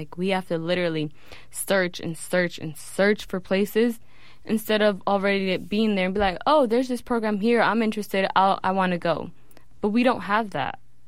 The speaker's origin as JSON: {"language": "English", "town": "San Francisco", "region": "California", "country": "United States", "said": "I'm so grateful to be happy about where I come from. Because I'm from the Bayview district."}